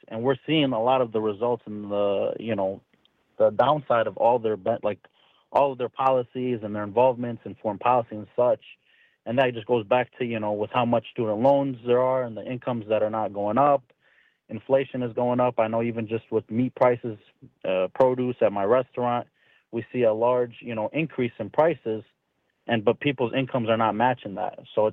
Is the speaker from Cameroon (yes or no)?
no; Oak Creek, United States; I grew up in Oak Creek, and we were fortunate, my family, to buy a house right before the market crash in Oak Creek.